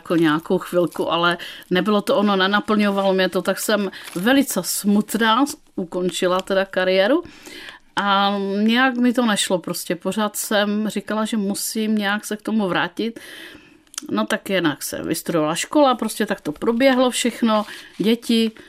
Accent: Dětmarovice, Moravian-Silesian Region, Czechia; A jelikož jsme byli z Dětmarovic, kde se muselo dojíždět

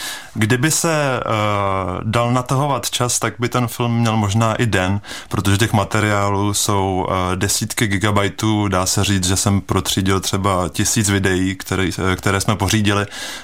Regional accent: Heřmanův Městec, Pardubice Region, Czechia; všichni jsme z Hermanova Městce, teda až na jednu výjimku

